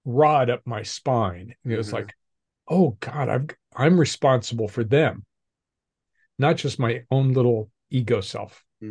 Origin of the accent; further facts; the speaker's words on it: Denver, Colorado, United States; So I grew up in Denver, middle-class family.